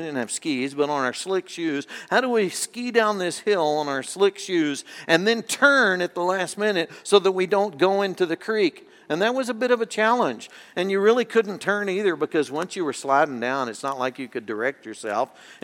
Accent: Texas, United States; I grew up in North Texas, and even though it wasn't super cold there, we did get some cold weather during the winters.

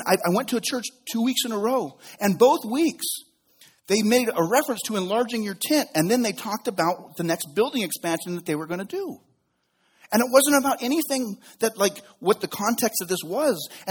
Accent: Reno, Nevada, United States; one of the greatest gifts I've ever been given in my life is being able to live in my hometown. I grew up here. I went to high school here. Robert McQueen High Lancers. Woo, yeah. Graduated from University of Nevada.

